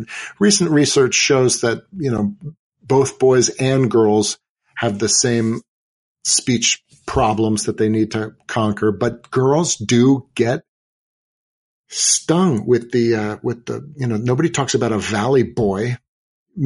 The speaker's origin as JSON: {"language": "English", "region": "California", "country": "United States", "said": "and I was from the Bay Area."}